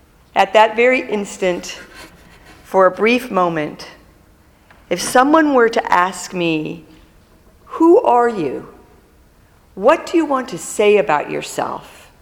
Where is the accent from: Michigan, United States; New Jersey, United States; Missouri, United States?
Michigan, United States; as a child growing up outside of Detroit